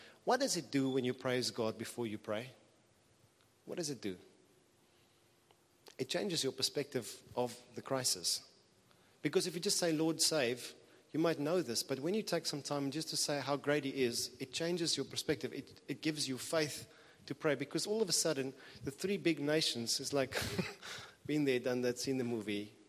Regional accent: Transvaal, South Africa; And I come from Transvaal, niemand swam in it.

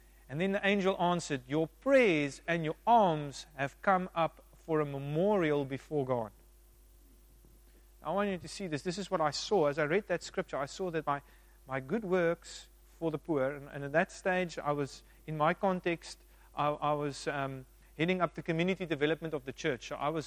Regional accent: South Africa; Growing up in South Africa, Christian home, going to church every day.

